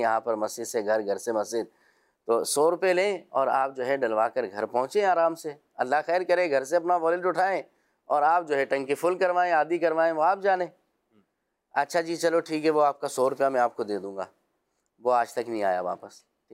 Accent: Nawabshah, Sindh, Pakistan; میں نے کہا لو پھر تو کوئی مسئلہ ہی نہیں ہے، میں خود نواب شاہ کا ہوں۔

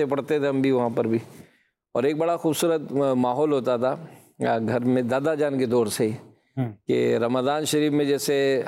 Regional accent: Hyderabad, Sindh, Pakistan; حیدرآباد سندھ سے ہی تعلق ہے اور پیدائش بھی وہیں ہوئی ہے

